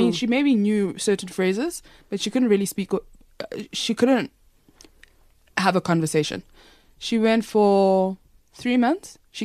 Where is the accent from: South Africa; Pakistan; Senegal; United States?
South Africa; first language Xhosa; English is a second language; So, my mother tongue is Xhosa. And I found that the better I speak English, the worse I speak Xhosa.